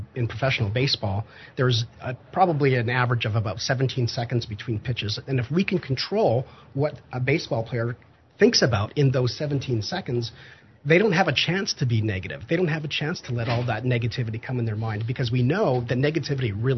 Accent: Canada; It, like, I'm Canadian, right? So it's like I'm used to, like, really cold.

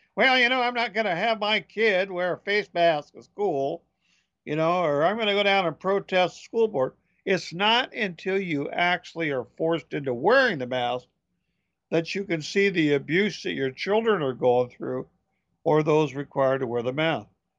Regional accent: Olympia, Washington, United States; up in my hometown of Olympia, which is the state of Washington's capital city

